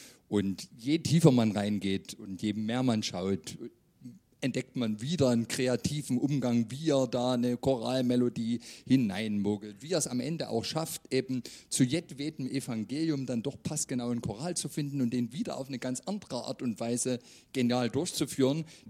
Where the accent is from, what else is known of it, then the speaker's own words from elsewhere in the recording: Leipzig, Saxony, Germany; Ich selber bin Leipziger